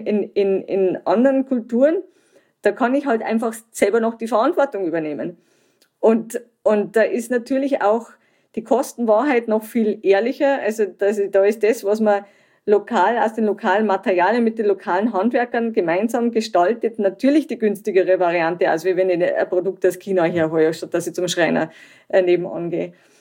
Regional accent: Germany

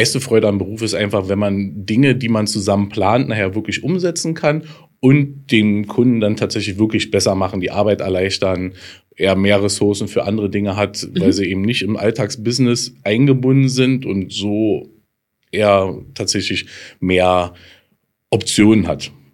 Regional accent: Berlin, Germany; Ich komme aus Berlin, waschechter Berliner tatsächlich, werde 47 Jahre alt.

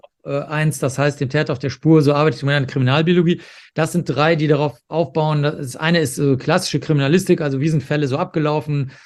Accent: Cologne, North Rhine-Westphalia, Germany; ich bin ja aufgewachsen in Köln, wo die Privatsender entstanden sind

